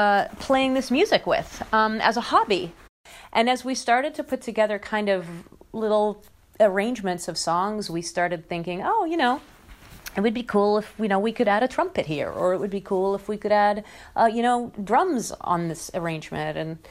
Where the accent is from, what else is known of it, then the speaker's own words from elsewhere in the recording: France; English is a second language; growing up in France, coming from there, like, we just don't have